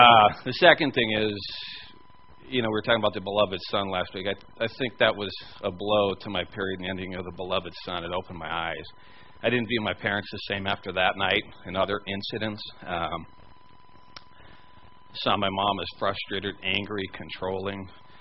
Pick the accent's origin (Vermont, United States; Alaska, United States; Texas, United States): Alaska, United States; Juneau; You know, for my story, growing up in Alaska, I mean, it was mountains, the town of Juneau, the ocean. And 30 miles of road end to end, you couldn't drive out of town.